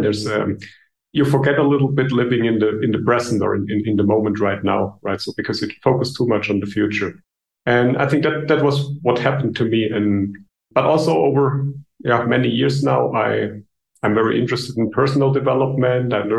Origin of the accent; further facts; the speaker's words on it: Germany; English is a second language; Yeah, I'm born in Germany. I grew up in Germany. I was living there most of my life.